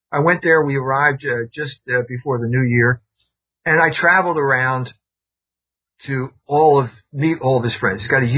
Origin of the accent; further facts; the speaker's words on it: Philadelphia, Pennsylvania, United States; I grew up in Philadelphia in the 1950s and 60s